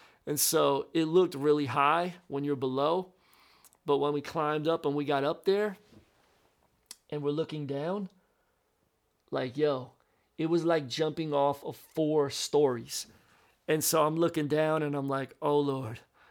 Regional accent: Philadelphia, Pennsylvania, United States; I'm like, "Bro, I'm a city boy. I'm from Philly."

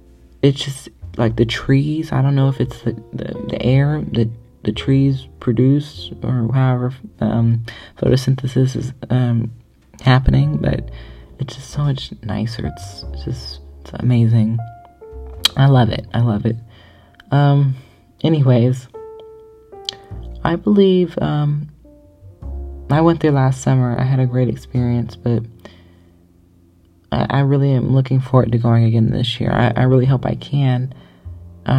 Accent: Magnolia, Arkansas, United States; now in California, United States; I live in California right now, but I am originally from Arkansas, specifically Magnolia, Arkansas. It's where all my family lives.

